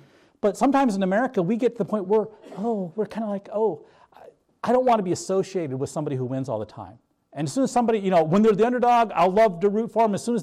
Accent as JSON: {"language": "English", "region": "North Dakota", "country": "United States", "tie": "born or raised there", "said": "I grew up in North Dakota, so the closest professional football team we had was the Minnesota Vikings."}